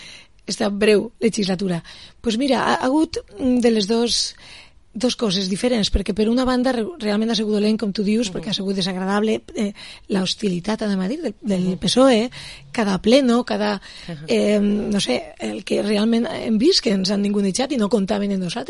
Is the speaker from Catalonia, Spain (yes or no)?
no; Betxí, Valencian Community, Spain; Jo soc de Betxí, de la Plana Baixa, i conec bé